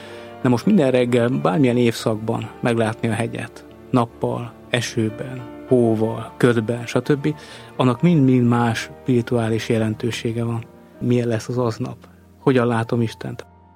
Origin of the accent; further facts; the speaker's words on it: Budapest, Hungary; Lokálpatrióta vagyok, és a hegyvidéken nőttem föl.